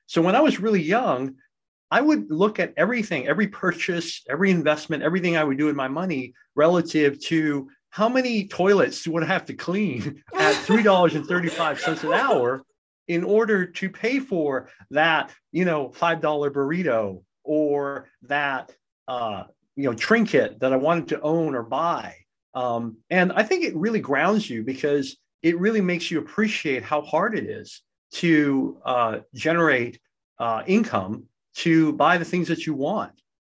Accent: Hong Kong; I lived in Hong Kong. I grew up in Hong Kong

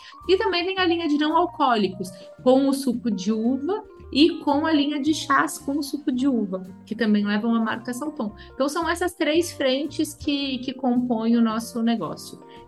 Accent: São Paulo, Brazil; meu pai é paulista, que era da terceira geração, e eu também sou paulista.

